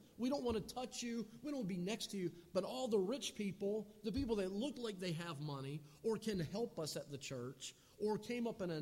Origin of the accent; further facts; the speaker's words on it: Greenville, South Carolina, United States; also born or lived in Winston-Salem, North Carolina; as I drove past growing up in Greenville, South Carolina, or Winston-Salem, North Carolina.